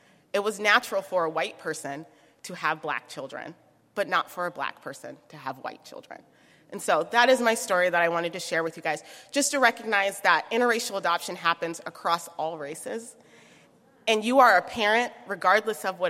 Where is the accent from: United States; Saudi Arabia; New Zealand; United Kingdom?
United States; Omaha, Nebraska; I'm from Omaha, Nebraska